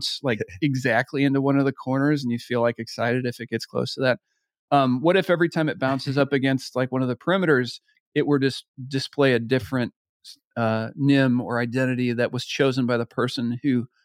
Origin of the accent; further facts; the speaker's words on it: United States; myself as an American don't have a lot of exposure to in the media